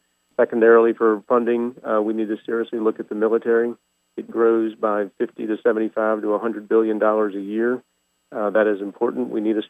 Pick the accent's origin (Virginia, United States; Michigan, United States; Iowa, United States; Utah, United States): Virginia, United States; Richmond; I'm from Central Virginia. I was born and raised here in the Richmond area.